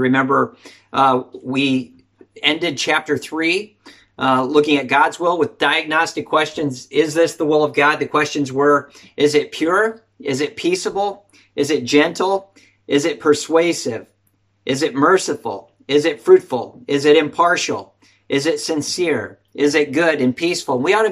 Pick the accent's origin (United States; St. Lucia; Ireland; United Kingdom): United States; Wisconsin; I grew up in Wisconsin, and a lot of water in the area where I'm from. I'm just across from Minnesota, the land of 10,000 lakes